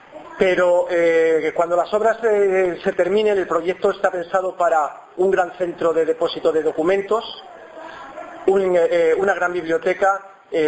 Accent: Madrid, Community of Madrid, Spain; yo soy el único madrileño ahora mismo.

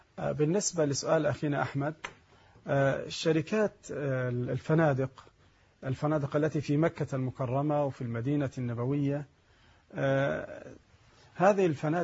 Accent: Egypt; البنوك عندنا في مصر ثلاثة اقسام

